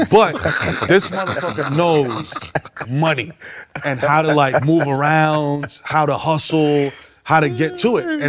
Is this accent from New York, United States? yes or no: yes; New York City, New York, United States; growing up, Ecuadorian, Dominican, growing up in New York City as a child of immigrants, bro.